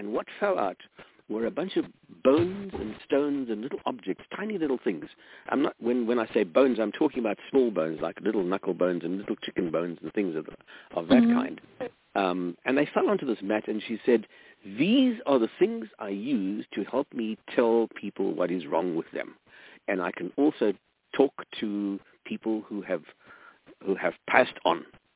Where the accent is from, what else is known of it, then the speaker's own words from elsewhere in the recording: South Africa; I grew up in South Africa, and those were the days when apartheid ruled supreme.